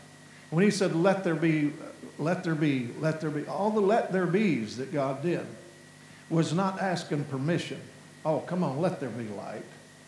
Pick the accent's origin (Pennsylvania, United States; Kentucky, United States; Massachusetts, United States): Kentucky, United States; Glasgow; born there; I was born in Glasgow, Kentucky. And so since I was born in Glasgow, Kentucky